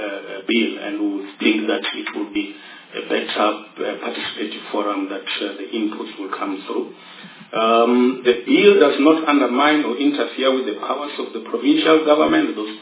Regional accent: Limpopo, South Africa; I was born and bred in the Eden of Africa, Limpopo province.

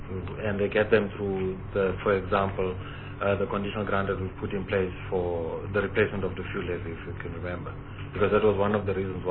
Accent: Alexandra, Gauteng, South Africa; I'm from Alex, so in the township there

